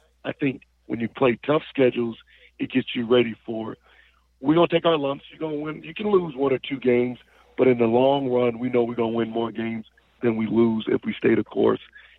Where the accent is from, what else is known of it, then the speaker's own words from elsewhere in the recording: Michigan, United States; I grew up right outside of Detroit.